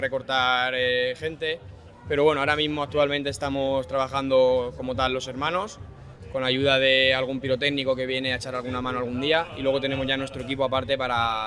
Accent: San Vicente del Raspeig, Valencian Community, Spain; Somos del polígono Pla de la Bayonga, San Vicente, y allí estamos.

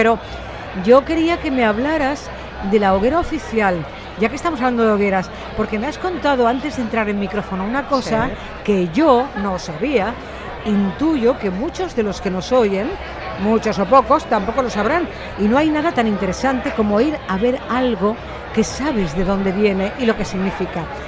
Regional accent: Andalusia, Spain; Sí, yo también.

